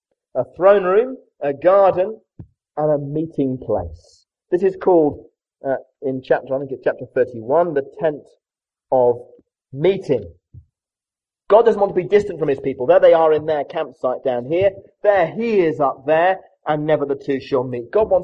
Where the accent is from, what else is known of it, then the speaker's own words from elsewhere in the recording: Kenya; some of you know that I grew up in Kenya.